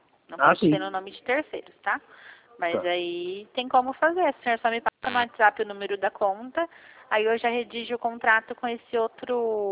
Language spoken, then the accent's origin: Portuguese; Cosmópolis, São Paulo, Brazil; Eu sou de Cosmópolis